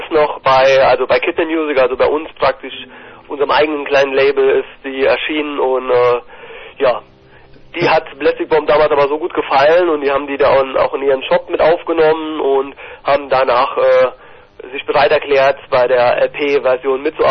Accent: Saarland, Germany; Ja, wir kommen aus dem Saarland.

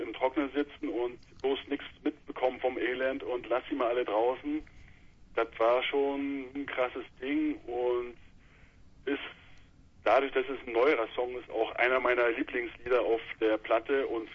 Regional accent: Mecklenburg-Vorpommern, Germany; Du, wir sind Mecklenburger

